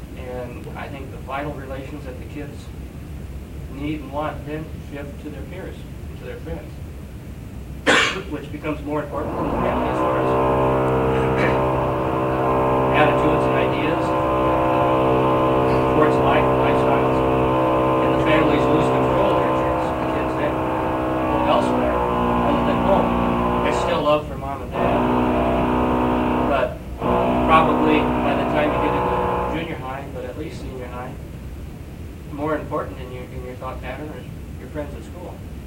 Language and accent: English; South Dakota, United States; I'm from South Dakota.